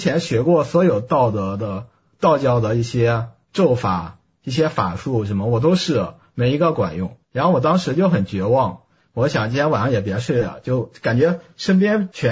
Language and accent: Chinese; Henan, China; 嗯，我老家就河南的。